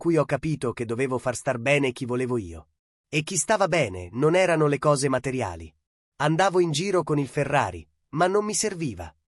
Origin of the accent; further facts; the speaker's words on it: Rome, Lazio, Italy; io sono romano, non mi sono trasferito, sono andato a vedere le colonie.